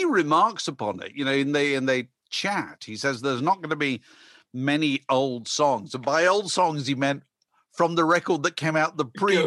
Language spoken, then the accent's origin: English; Canada; We're Canadian.